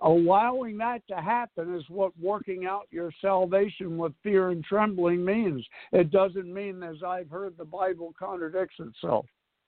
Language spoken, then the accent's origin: English; New York City, New York, United States; That's the only thing when you're born and raised in New York City, you have as a right of your birth is you can interrupt people.